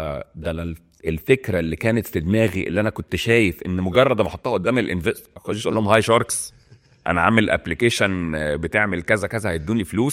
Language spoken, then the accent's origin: Arabic; Mansoura, Dakahlia, Egypt; now in Cairo, Egypt; هو ممكن يكون ان انا نقلت من المنصوره رحت القاهره، ده غير تقليدي بالنسبه لاهل المنصوره